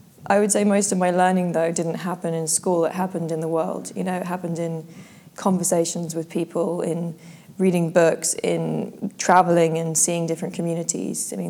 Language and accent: English; London, United Kingdom; So I was raised in London.